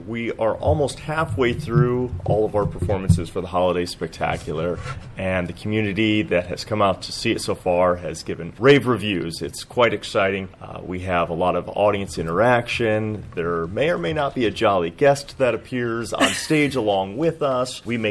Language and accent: English; Michigan, United States; now in St. Petersburg, United States; And we are originally from Michigan